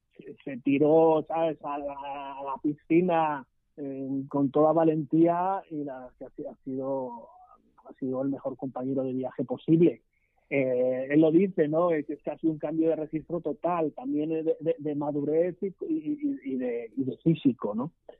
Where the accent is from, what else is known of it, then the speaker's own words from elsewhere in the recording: Madrid, Community of Madrid, Spain; Yo que soy de Madrid me lo encuentro a diario.